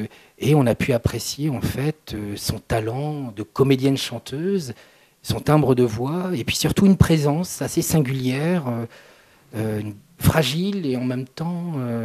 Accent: Brittany, France; parce que je suis originaire de Bretagne.

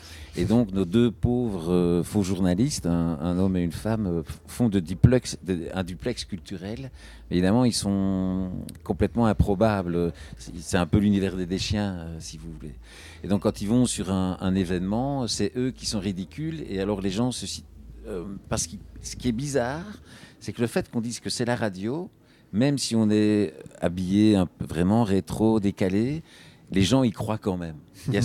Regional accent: Belgium; accent: Belgian; comme j'ai quand même un accent belge, apparemment, moi je ne me rends pas compte, mais je crois que j'ai un accent belge

